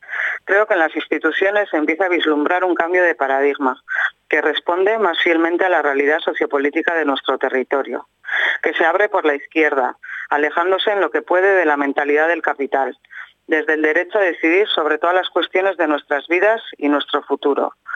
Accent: Agurain, Basque Country, Spain; 2023 H. Bildu ha vuelto a ganar en Agurain. Esta vez sí, he podido vivirlo con emoción y pasión en mi pueblo, con la gente.

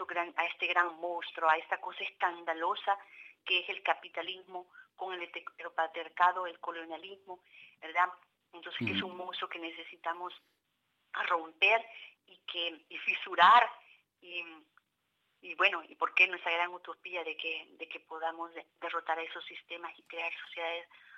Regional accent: El Salvador; en mi caso, que mi país de origen, El Salvador

